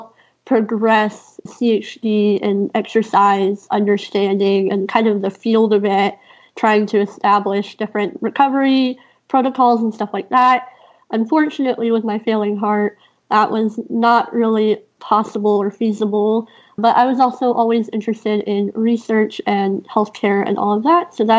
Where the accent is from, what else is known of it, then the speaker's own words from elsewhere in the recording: Houston, Texas, United States; This is the closest I've ever lived to my hospital, even though I grew up in Houston.